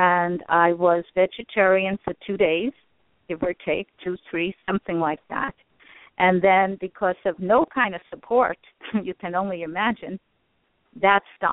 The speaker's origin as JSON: {"language": "English", "region": "New York", "country": "United States", "tie": "born or raised there", "also_born_or_lived": "Brooklyn", "said": "I come from New York. At the time it was Long Island. I was born in the city, truly in Brooklyn."}